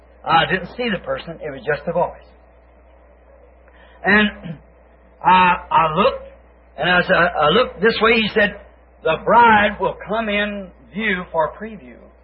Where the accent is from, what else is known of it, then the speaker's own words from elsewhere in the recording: United States; Now, I am an American.